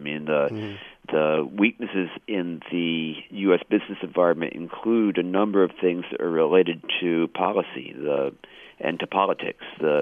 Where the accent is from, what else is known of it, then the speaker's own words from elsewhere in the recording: United States; As an American, I certainly wish that businesses would be attracted here simply out of patriotism.